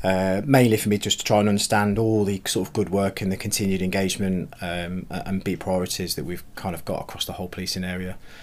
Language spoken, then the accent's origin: English; Melton Mowbray, East Midlands, United Kingdom; I've obviously been a resident of Leicestershire all my life, so obviously I was born and bred in Melton Mowbray